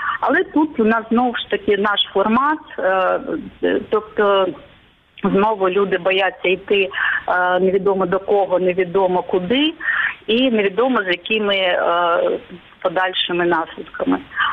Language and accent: Ukrainian; Crimea, Ukraine; born there; Я народилася в Криму, в мене українське коріння